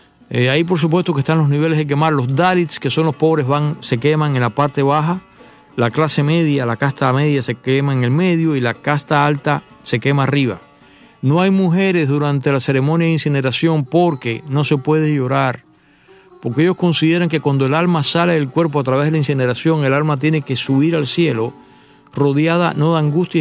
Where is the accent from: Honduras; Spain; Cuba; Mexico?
Cuba; now in Miami, United States; Incluso para mí, que soy cubano, vengo a un país tropical, en Miami hace calor